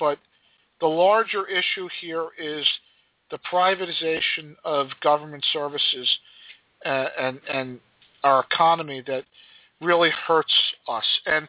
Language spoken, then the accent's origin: English; New Jersey, United States; if you take the train, I'm from New Jersey, if you take the train into New York City